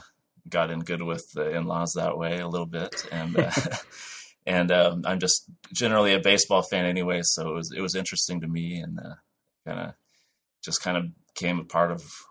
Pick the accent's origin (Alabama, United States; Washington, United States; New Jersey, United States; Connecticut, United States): Washington, United States; Seattle; I am from Seattle, and I live in Seattle currently.